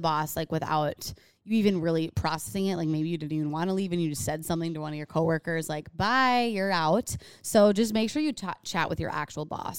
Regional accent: Sioux City, Iowa, United States; I also feel extra connected because I'm from Sioux City, Iowa.

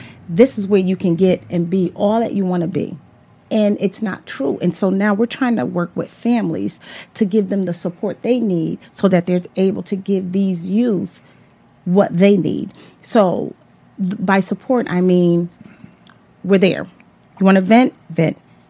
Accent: New Haven, Connecticut, United States; I grew up in New Haven, and so there are sometimes when I walk in a home, I know a lot

